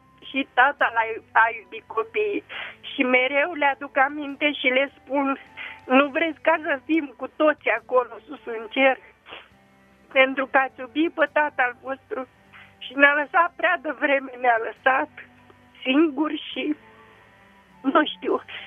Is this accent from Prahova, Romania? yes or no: yes; Sătărăi, Prahova, Romania; sunt din Sătărăi, județul Prahova.